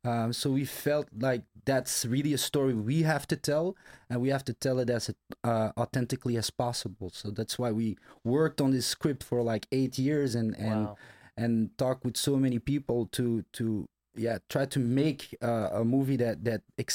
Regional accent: Morocco; I'm Muslim. I know what's happening there. I'm from Morocco.

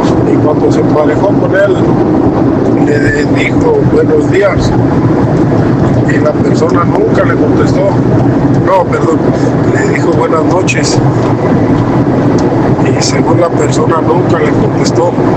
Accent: Pénjamo, Guanajuato, Mexico; Nosotros somos de la Sierra de Pénjamo y allí hay una barranca cerca de donde vivimos

